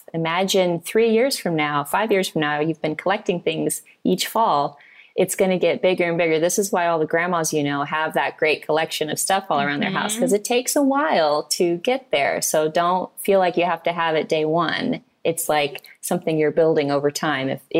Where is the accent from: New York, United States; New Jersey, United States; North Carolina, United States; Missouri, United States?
Missouri, United States; because I'm from Missouri, so we have all four seasons